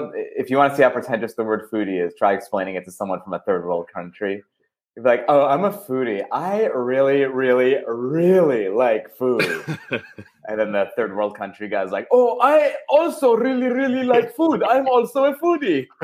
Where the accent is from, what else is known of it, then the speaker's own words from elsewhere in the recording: New York, United States; And we're also both from Long Island, so we know all the same places.